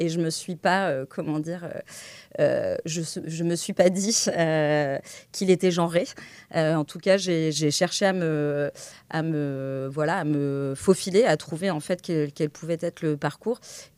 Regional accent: Cholet, Pays de la Loire, France; Bah, du coup, je suis originaire de Cholet, dans le Maine-et-Loire.

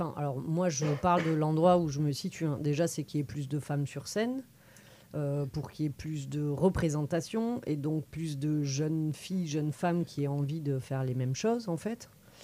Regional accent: Perpignan, Occitanie, France; moi, je viens de Perpignan, à la base. Et donc, le Sud, hyper macho, très sexiste

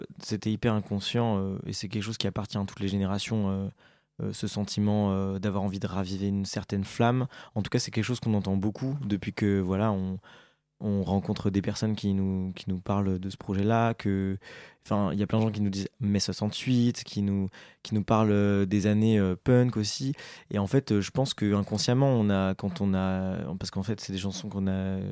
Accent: Grand Est, France; on vient de Haute-Marne et à côté de là où on a grandi il y a Chalindrey, c'est le village des sorcières.

